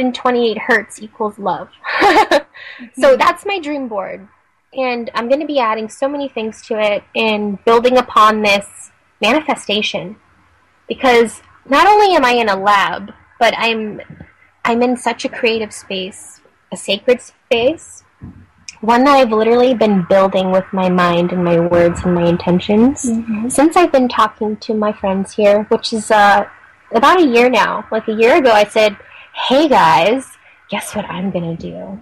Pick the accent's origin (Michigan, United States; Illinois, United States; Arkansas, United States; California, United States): California, United States; Lemon Grove; I grew up in Lemon Grove. The soil is amazing.